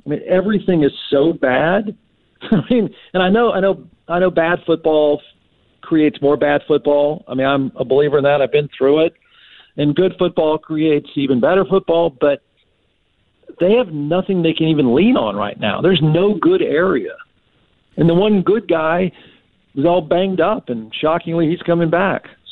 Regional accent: Austin, Texas, United States; look, I grew up in Austin. I know hippie anti-vaxxers.

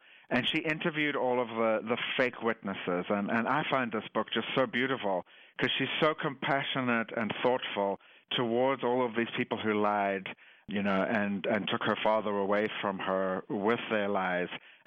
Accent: South Africa; I grew up in South Africa.

